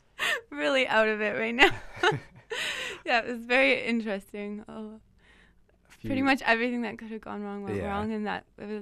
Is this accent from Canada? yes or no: yes; Siksika, Alberta, Canada; Yeah, it's my family, we're from Siksika, and so I'm from